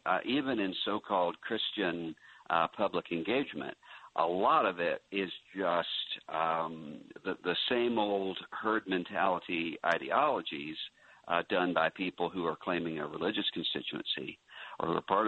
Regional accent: Mississippi, United States; I mean, I grew up in Mississippi in the generation after Jim Crow and the Civil Rights Movement.

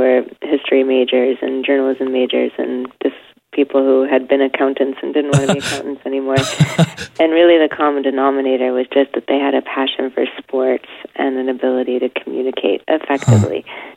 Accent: Cleveland, Ohio, United States; but more because I was raised in Cleveland where the public schools were lacking.

